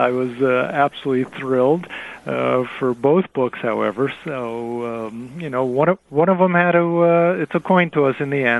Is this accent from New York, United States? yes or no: yes; Brooklyn, New York, United States; I grew up in a neighborhood that was probably 95%, if not more, Jewish when I was born in East New York, Brooklyn.